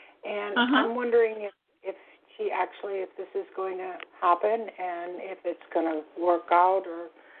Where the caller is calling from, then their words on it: Florida, United States; Hi, Holly. … I'm calling from Florida.